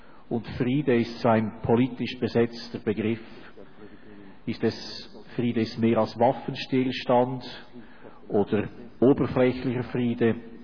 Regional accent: Switzerland; oder mich bewegt das als Schweizer

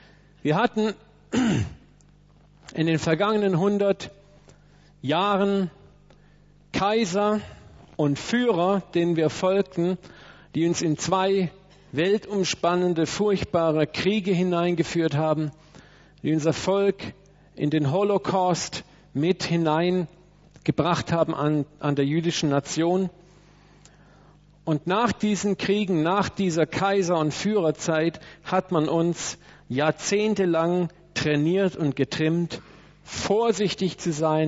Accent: Germany; Als Deutsche, denke ich, haben wir auch eine Tendenz in uns, dass wir Deutschen sehr leidenschaftlich sein können.

